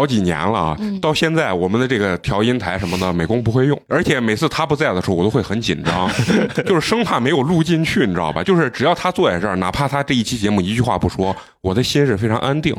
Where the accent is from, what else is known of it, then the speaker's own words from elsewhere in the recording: Xi'an, Shaanxi, China; 还有一个咱们西安人应该都知道的一个人